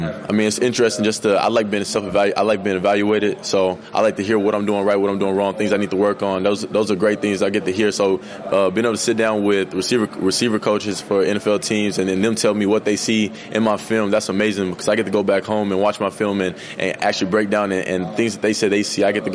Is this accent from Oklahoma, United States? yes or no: no; Brenham, Texas, United States; I mean, I'm from Bluebell, Texas for a lot of times because I tell them Brenham, Texas, they don't know where it is.